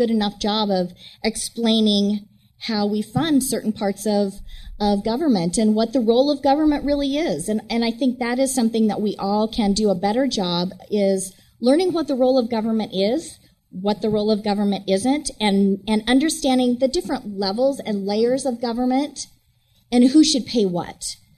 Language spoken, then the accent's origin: English; Emmett, Idaho, United States; And I'm from Gem County, Emmett.